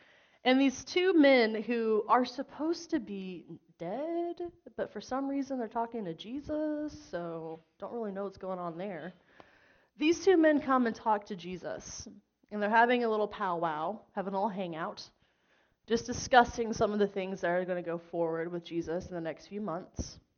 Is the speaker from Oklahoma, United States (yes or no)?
yes; Oklahoma, United States; Some of you may not know this about me, but I grew up in Oklahoma.